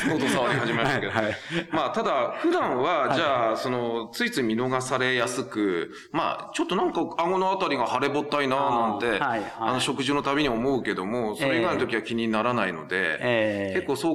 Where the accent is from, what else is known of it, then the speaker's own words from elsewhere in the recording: Aomori, Japan; born there; 僕も青森なんですけどね、生まれはね